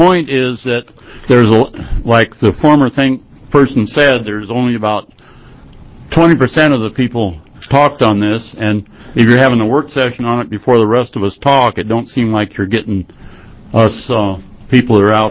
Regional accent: Canby, Oregon, United States; Hi there. … from Canby, Oregon, and I'm going to address this a little bit to Kurt over there, my neighbor almost.

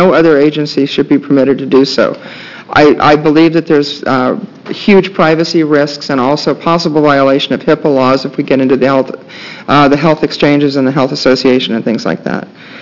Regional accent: Beaverton, Oregon, United States; I'm from Beaverton, Oregon, and today I'm talking totally as a private citizen.

